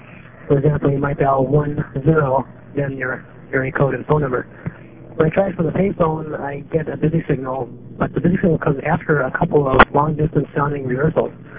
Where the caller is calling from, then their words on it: Onalaska, Washington, United States; I'm recording from Onalaska, Washington